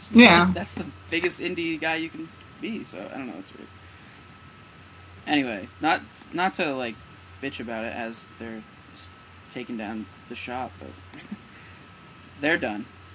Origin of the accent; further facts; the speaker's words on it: Burlington, Vermont, United States; I'm from Burlington, Vermont, and we have a small kind of noise experimental scene here